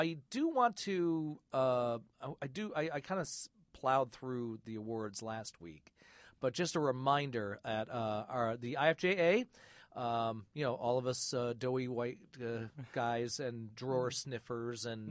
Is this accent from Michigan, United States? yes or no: yes; Michigan, United States; My home state, I'm so proud.